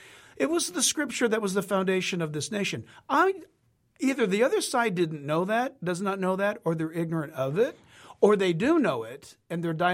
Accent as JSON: {"language": "English", "region": "California", "country": "United States", "said": "Look, I'm hailing from California. We've got this radical sex education imposed upon us."}